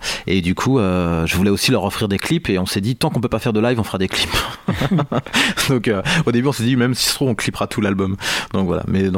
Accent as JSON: {"language": "French", "town": "Paris", "region": "Île-de-France", "country": "France", "tie": "born or raised there", "said": "c'est un peu la nostalgie de Paris, moi, de mon enfance à Paris"}